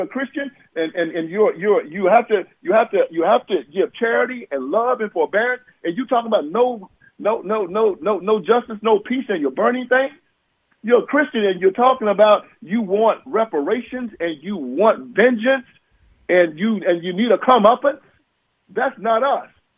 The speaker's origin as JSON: {"language": "English", "country": "United States", "said": "I know I'm an American"}